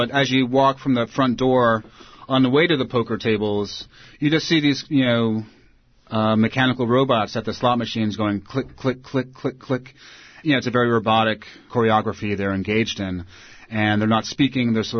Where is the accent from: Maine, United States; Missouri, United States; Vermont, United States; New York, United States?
New York, United States; New York City; after 9/11, as a New Yorker, I had to figure out how I could translate my pre-9/11 hometown persona